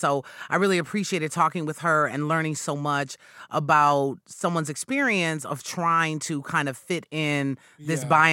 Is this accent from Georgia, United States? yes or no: no; Ann Arbor, Michigan, United States; also born or lived in Chicago / Philadelphia; maybe it's from me growing up in Ann Arbor, it was really, really racially diverse.